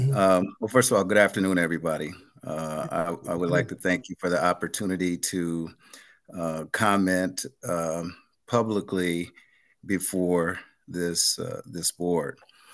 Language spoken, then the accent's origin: English; Madison, Wisconsin, United States; I'm a lifelong City of Madison resident, growing up on the City of Madison South Side.